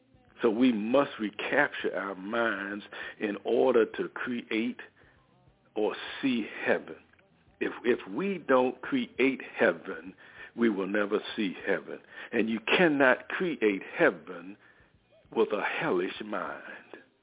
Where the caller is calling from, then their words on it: Richmond, Virginia, United States; Yes, sir. Good afternoon, brothers. I'm from Richmond here in Richmond, Virginia.